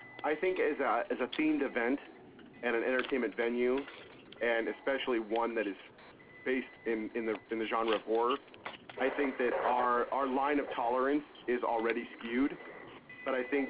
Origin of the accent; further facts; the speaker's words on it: Seattle, Washington, United States; I'm originally from Seattle